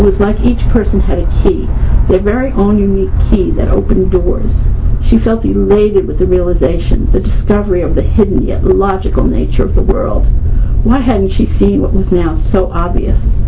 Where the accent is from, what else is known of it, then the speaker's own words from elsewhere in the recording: Bronx, New York, United States; I'm from the Bronx.